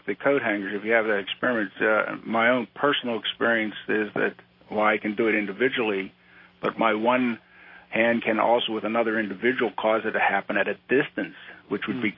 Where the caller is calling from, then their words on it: Pittsburgh, Pennsylvania, United States; from Pittsburgh.